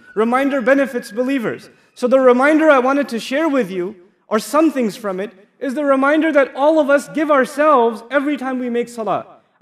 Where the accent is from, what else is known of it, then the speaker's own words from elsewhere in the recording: United States; I'm visiting here from the United States.